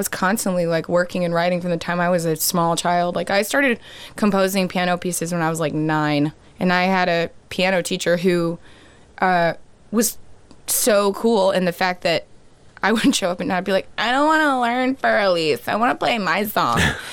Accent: Jackson, Tennessee, United States; it seems, that Jackson, Tennessee might have good sushi. There's like a baller sushi restaurant in my hometown.

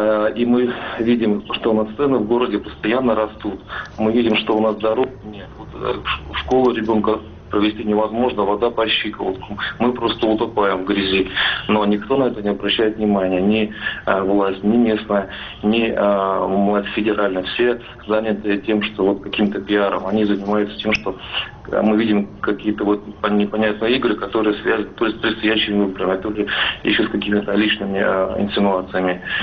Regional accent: Bryansk, Bryansk Oblast, Russia; Но я как из Брянска, провинциальный житель

